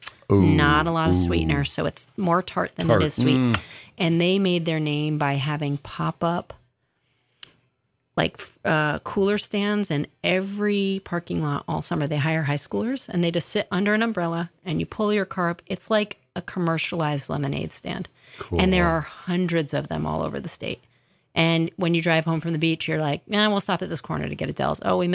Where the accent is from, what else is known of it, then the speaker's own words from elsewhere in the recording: Warwick, Rhode Island, United States; And in Warwick, it is Rhode Island Patriots burned a British revenue schooner called the HMS Gatsby after it was chasing down a local boat